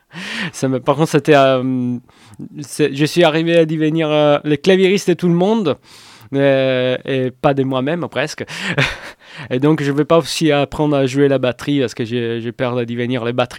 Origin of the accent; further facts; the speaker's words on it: Sicily, Italy; French is a second language; now in Grenoble, France; Non, je viens de la Sicile.